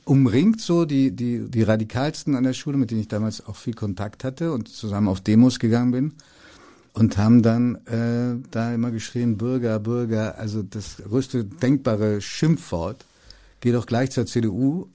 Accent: Hanover, Lower Saxony, Germany; ich verleugne meine Jugend in Hannover

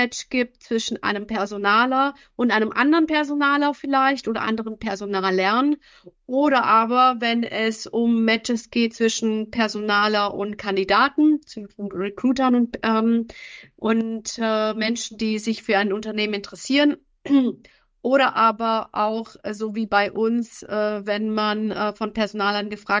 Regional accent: Germany; also born or lived in Romania; Ich bin halbe Rumänin. Ich bin zwischen Deutschland und Rumänien groß geworden.

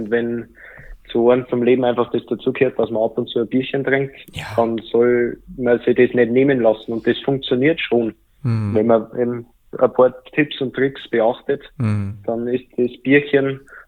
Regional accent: Bavaria, Germany; komme jetzt aus Bayern, wenn man stark hört, nie mehr Bier, das ist in Bayern eigentlich fast unmöglich.

